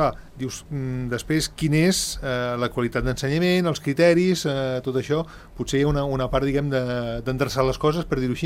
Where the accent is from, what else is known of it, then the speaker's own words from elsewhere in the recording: Andorra; Dius que radicals som els andorrans